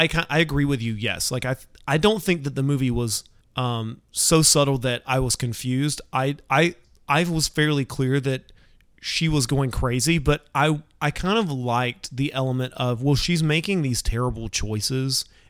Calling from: New Jersey, United States; I'm checking in from the Garden State.

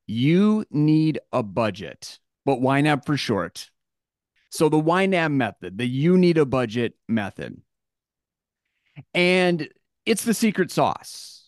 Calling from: Eau Claire, Wisconsin, United States; I'm joining you from Eau Claire, Wisconsin.

